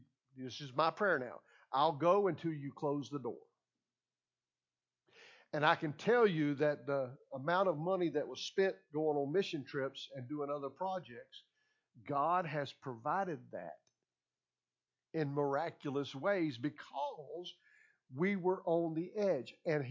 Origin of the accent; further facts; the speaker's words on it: the South, United States; That might be something I would say since I'm from the South and I like grits.